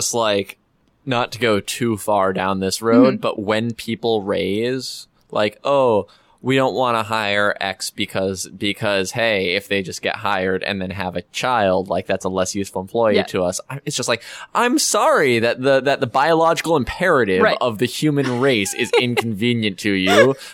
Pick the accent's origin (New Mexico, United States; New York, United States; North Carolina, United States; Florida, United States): New Mexico, United States; Albuquerque; Because it's in Phoenix. We're from Albuquerque.